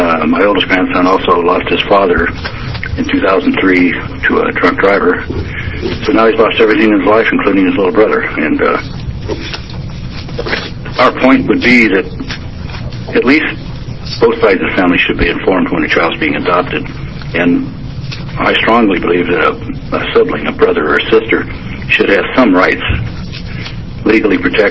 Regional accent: Medford, Oregon, United States; We're from Medford, Oregon.

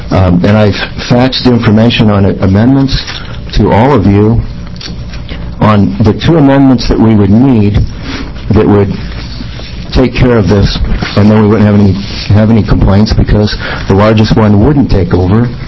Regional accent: The Dalles, Oregon, United States; I'm from the Dalles, Oregon also.

